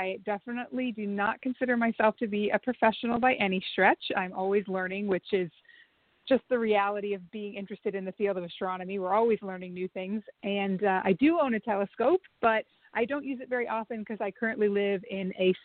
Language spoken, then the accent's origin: English; Alaska, United States; so I grew up in a slightly different place than New Jersey. I grew up in Alaska, and the night sky is very dark during the winter and very long